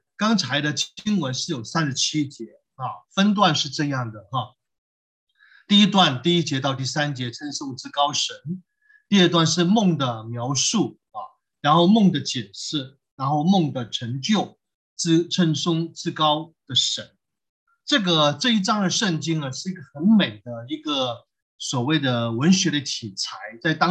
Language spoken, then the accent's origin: Chinese; China; 就好像我们中国人在唐朝大部分用诗，宋朝用词等等